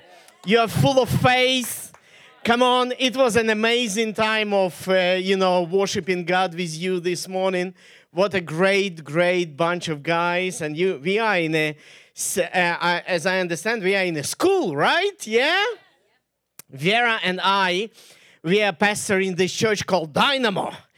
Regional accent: Ukraine; first language Ukrainian; English is a second language; English language is not my first language, not either my second language. I always say when I'm preaching English, my native language, which is Ukrainian. I think in Russian, I speak in English

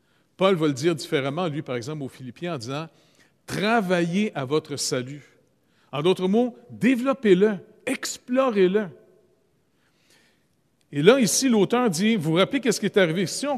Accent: Canada; Puis moi, je suis le seul Canadien, je viens aussi du Nord.

